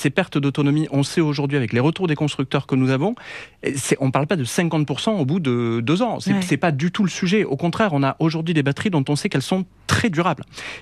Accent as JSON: {"language": "French", "town": "Saint-Gaudens", "region": "Occitanie", "country": "France", "said": "moi je suis originaire de Saint-Gaudens, donc j'adore cette région"}